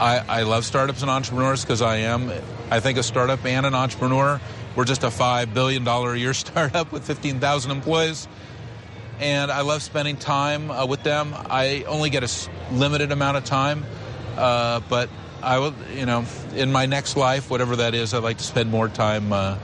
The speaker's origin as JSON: {"language": "English", "country": "United States", "said": "I'm an American, and I want to advocate for my causes that are important to me"}